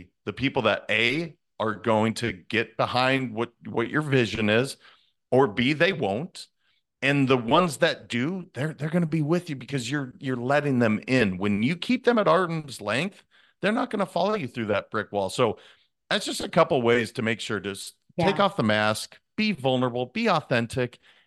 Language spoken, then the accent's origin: English; Montana, United States; I'm a kid from Montana. I love wearing jeans and a tee, just like I'm wearing today.